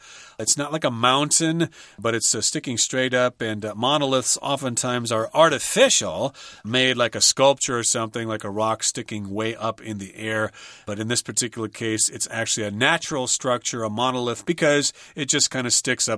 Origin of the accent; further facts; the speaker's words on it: United States; born there; first language English; I was born in the United States and my parents spoke to me in English, so I guess I'm a native speaker of English here.